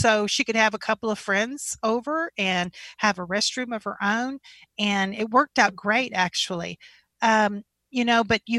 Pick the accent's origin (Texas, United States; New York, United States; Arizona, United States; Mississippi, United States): Texas, United States; I hail from Texas. So this is, I'm a Texas gal through and through. But I was born and raised about 45 minutes from Austin on the east side.